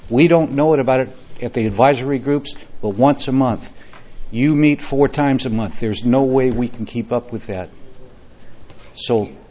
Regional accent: Templeton, California, United States; from Templeton.

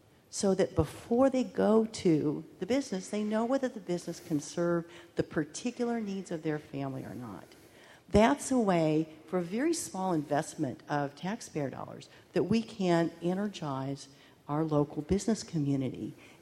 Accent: Atascadero, California, United States; from Atascadero.

